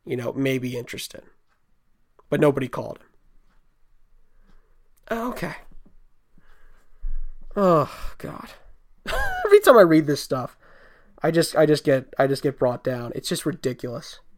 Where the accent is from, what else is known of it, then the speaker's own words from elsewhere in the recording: New York City, New York, United States; And of course, I grew up in New York City.